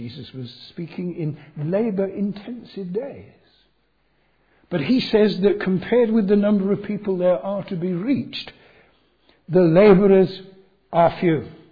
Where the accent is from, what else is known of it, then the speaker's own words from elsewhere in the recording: London, United Kingdom; As a Londoner, I was evacuated down to North Devon